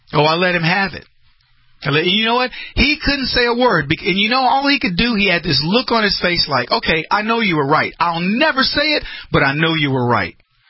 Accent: United States; I'm black. I'm American and I'm black.

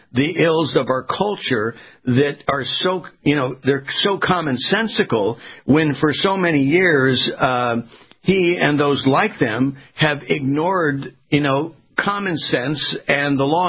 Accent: West Coast, United States; I grew up on the West Coast, all right?

